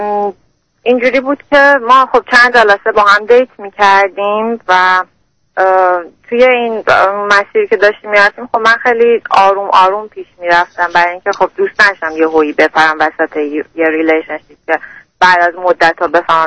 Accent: Iran; moved away as an adult; now in Canada; من دختر 26 ساله هستم و کانادا زندگی میکنم. حدود 3 ساله که از ایران اومدم.

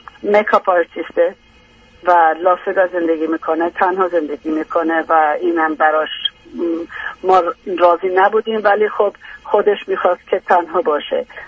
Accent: Iran; moved away; در هر صورت ما در سال 1986 از ایران بیرون اومدیم، 87 اومدیم اینجا.

